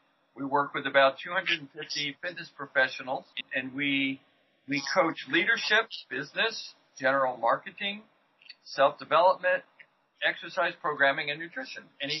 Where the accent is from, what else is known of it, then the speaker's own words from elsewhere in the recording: Franklin Square, New York, United States; I grew up in Franklin Square, New York, which is about 25 miles east of New York City on Long Island.